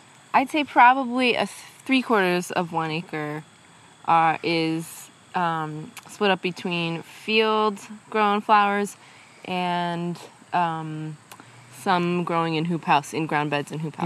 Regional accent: Owego, New York, United States; now in New Paltz, United States; I grew up in Owego, New York, which is kind of near Binghamton, so and the Finger Lakes in the middle of the state. And I came to SUNY New Paltz College in 99.

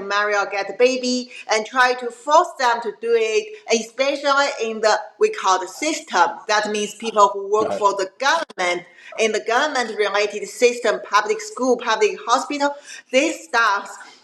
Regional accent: Qingdao, Shandong, China; English is a second language; My mom said the night she gave birth of me in a big public hospital in my hometown, Qingdao, there were another two ladies, also 20s, in the same ward.

